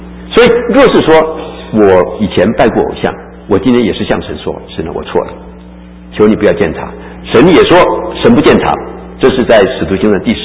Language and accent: Chinese; China; 我们中国人用什么来描写嫉妒呢？